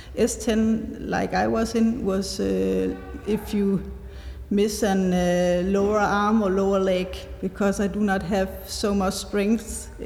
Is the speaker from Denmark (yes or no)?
yes; Zealand, Denmark; as you know. I'm 34 years old, and I grew up in Zealand, Denmark, with my family.